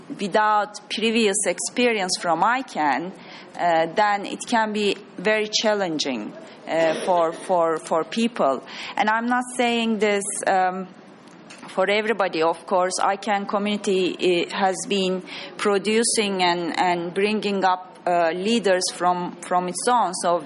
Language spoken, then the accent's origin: English; Turkey; I come from originally from Turkey